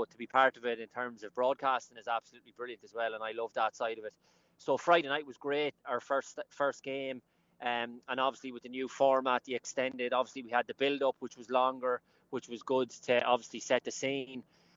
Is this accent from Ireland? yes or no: yes; Sligo, Connacht, Ireland; obviously Sligo Rovers, my hometown team.